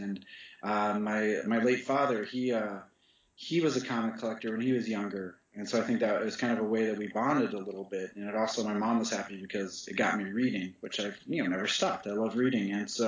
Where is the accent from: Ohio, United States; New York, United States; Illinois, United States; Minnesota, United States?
Ohio, United States; now in Los Angeles, United States; I grew up in Ohio, so it's like, how am I ever going to actually create these books?